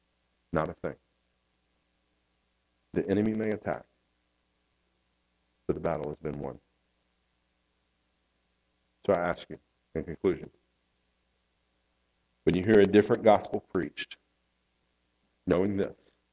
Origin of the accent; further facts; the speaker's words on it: Tennessee, United States; I'm from East Tennessee. We roll with shotguns.